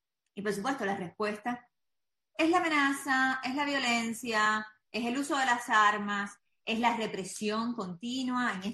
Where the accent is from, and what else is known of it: Cuba